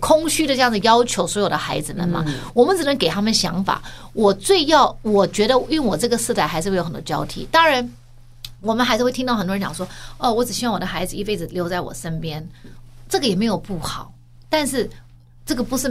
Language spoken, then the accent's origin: Chinese; United States; 我这些话我 even 我是在美国长大的哦